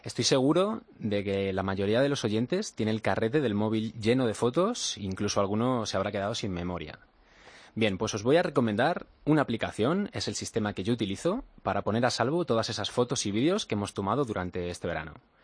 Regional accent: Madrid, Community of Madrid, Spain; tengo 32 años, soy madrileño

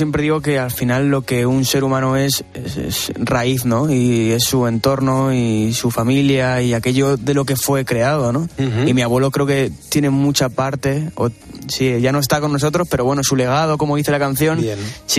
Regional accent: Puertollano, Castilla-La Mancha, Spain; Yo nací en Puerto Llano. Bien. Es decir, yo soy manchego, pero claro, mi padre era un lo que se dice como charnego, ¿no?

